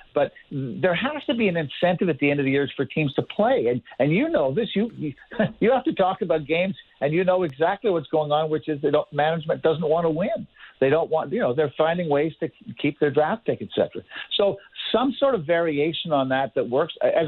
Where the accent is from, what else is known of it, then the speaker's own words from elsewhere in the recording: Montreal, Quebec, Canada; I was in Montreal. I grew up in Montreal, and our mayor lived down the street